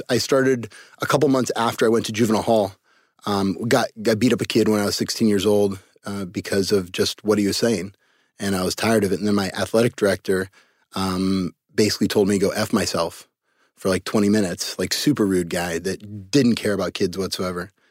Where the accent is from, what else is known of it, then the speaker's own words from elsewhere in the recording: Cupertino, California, United States; born there; So I was born in Cupertino, California, home of Apple Computers.